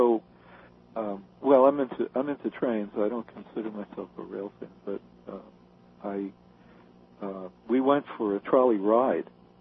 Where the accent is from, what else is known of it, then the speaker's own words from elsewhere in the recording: New York, United States; You know, I grew up on the New York subway.